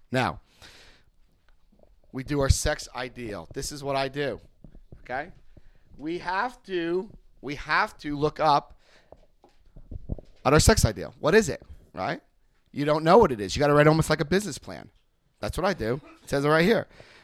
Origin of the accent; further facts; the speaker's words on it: Paterson, New Jersey, United States; Where when I was a kid growing up in Paterson, New Jersey